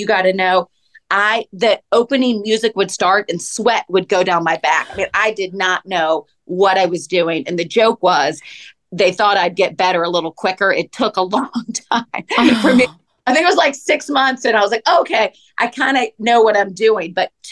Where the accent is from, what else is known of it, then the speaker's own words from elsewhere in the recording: Atlanta, Georgia, United States; I'm from Atlanta.